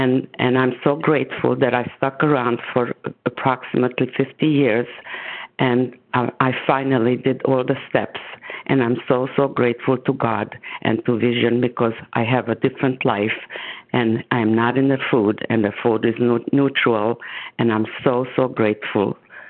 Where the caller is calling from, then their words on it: Boynton Beach, Florida, United States; I am in Florida, Boynton Beach, Florida.